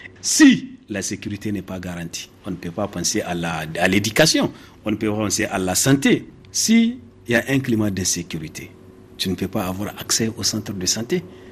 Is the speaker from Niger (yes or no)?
yes; Niger; la création ici chez nous, au Niger